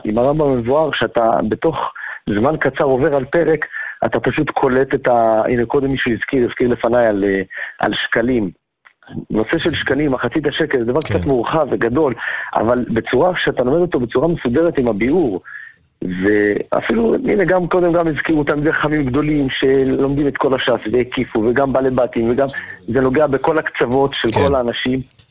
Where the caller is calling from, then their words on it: Jerusalem, Jerusalem District, Israel; מירושלים.